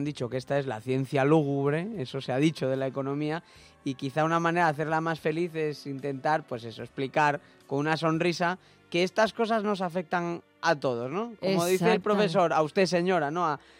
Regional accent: Santiago de Compostela, Galicia, Spain; born there; now in Madrid, Spain; Yo nací en Santiago de Compostela. Soy un gallego en Madrid.

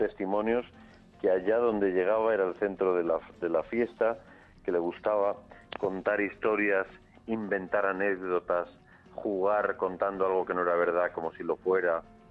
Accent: Madrid, Community of Madrid, Spain; Pero si soy madrileño y mi vida transcurrió en Madrid, por tanto amo esta ciudad, y aún me conmueve más mi otra patria más chica, que es el pueblo de mi familia materna, que es Cañamares, que es un pueblo de la Sierra de Cuenca.

